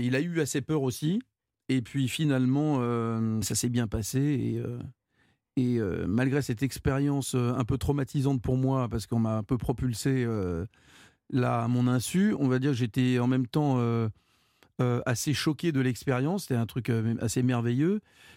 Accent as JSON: {"language": "French", "region": "California", "country": "United States", "tie": "born or raised there", "said": "j'ai grandi aux États-Unis. Ouais, en fait, on a déménagé en 71. Tu sais, le siècle dernier."}